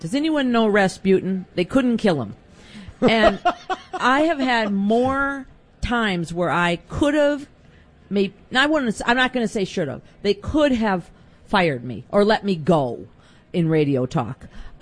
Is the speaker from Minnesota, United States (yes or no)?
yes; Minneapolis, Minnesota, United States; I grew up about a stone's throw from here. My mom still lives in the house that I grew up in Prospect Park in southeast Minneapolis.